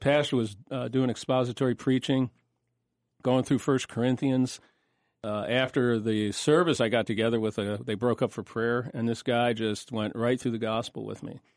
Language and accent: English; New Jersey, United States; So I was raised in New Jersey. My dad was a police officer.